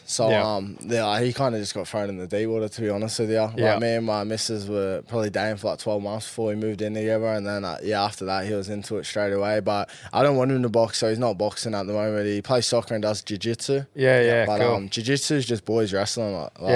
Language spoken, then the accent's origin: English; Mount Druitt, New South Wales, Australia; Well, I grew up in a small place, Sydney, called Mount Druitt.